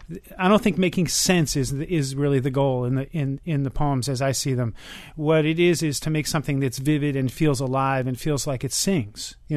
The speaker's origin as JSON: {"language": "English", "region": "New York", "country": "United States", "tie": "born or raised there", "lives_now": "Miami, United States", "said": "You know, I grew up in New York, and I don't live there now."}